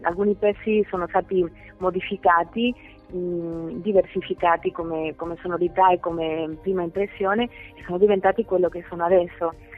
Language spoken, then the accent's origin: Italian; Huelva, Andalusia, Spain; Io provengo dell'Andalusia e nella mia città, a Huelva, c'è una parte di terreno